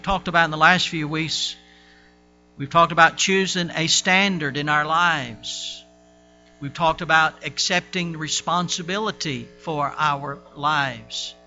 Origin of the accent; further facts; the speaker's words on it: United States; I speak of that because, you know, I'm from America and my heart goes out to this country